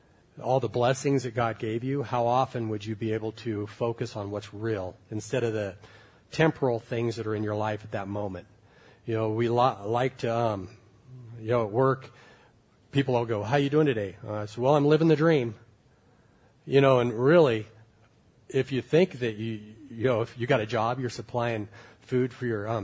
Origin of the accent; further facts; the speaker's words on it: Wyoming, United States; I'm from Wyoming. I've been in a lot of different places